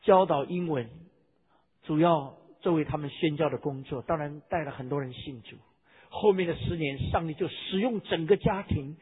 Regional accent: China; 我说真的姐夫啊，我们中国人都巴不得赶快把孩子送到你们美国去

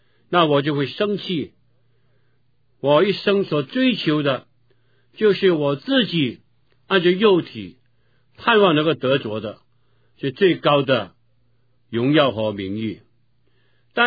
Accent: China; 我们中国人有一句话说，人在江湖身不由己。

